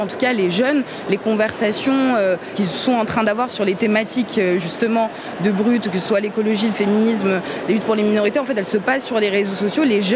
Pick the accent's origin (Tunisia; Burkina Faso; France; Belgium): Tunisia; en tant que Tunisienne, voilà, on a toujours su que ça existait